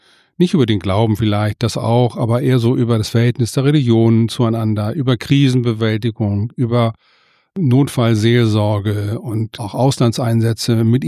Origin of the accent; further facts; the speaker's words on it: Mölln, Schleswig-Holstein, Germany; born there; now in Hamburg, Germany; Ich komme aus Mölln, bin in Mölln geboren, lange Zeit in Hamburg gewohnt, immer noch in Hamburg, mehrfach umgezogen